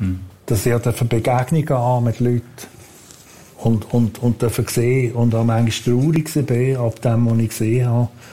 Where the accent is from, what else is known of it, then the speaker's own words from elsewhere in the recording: Switzerland; als Schweizer, wenn man jemals in ein Kriegsgebiet kommt